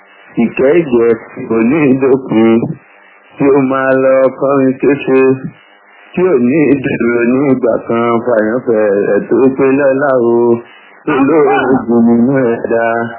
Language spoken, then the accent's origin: Yoruba; Ibadan, Oyo, Nigeria; born there; A bí mi ní ìlú Ìbàdàn ní ọdún díẹ̀ sẹ́yìn.